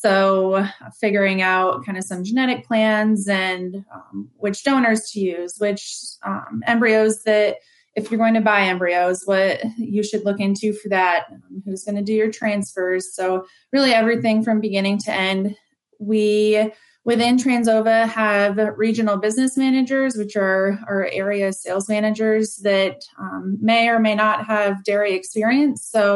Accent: Vermont, United States; I grew up also in Vermont with Holstein show cows

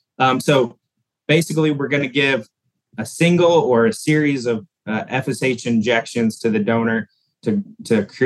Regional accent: Creston, Iowa, United States; I'm originally from Southwest Iowa. I grew up on a cattle and crop farm there in Creston.

